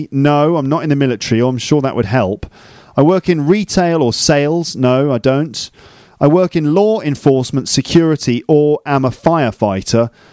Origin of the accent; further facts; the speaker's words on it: England, United Kingdom; Well, I'm English, so I'm sort of medium, I would say. I'm an English man, so it's not looking good.